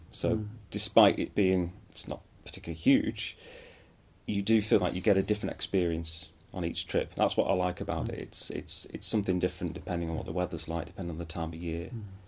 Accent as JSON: {"language": "English", "town": "Northwich", "region": "North West England", "country": "United Kingdom", "tie": "born or raised there", "said": "I'm from Cheshire, so it's not a million miles away. I grew up in a small town called Northwich, which is in the pretty much between Chester and Manchester."}